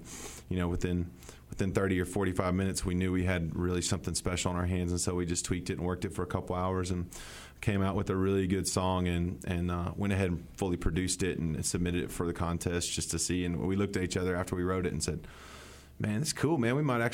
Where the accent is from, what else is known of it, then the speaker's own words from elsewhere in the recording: Arkansas, United States; And I think one of the reasons is because we're from Arkansas. We all live here.